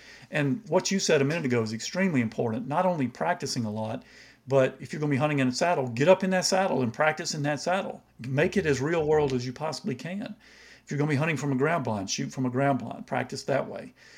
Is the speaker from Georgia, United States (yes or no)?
yes; Georgia, United States; of course I'm from Georgia in the land of the pine